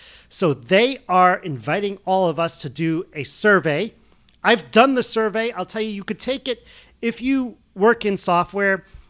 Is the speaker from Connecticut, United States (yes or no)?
yes; Connecticut, United States; It's, I assume, very similar to where we grew up in Connecticut.